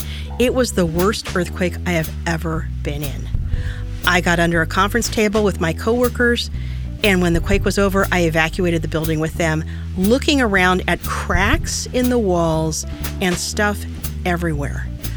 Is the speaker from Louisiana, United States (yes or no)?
no; California, United States; Let me tell you, growing up in Southern California, I thought that people in Washington just didn't know what a real earthquake was.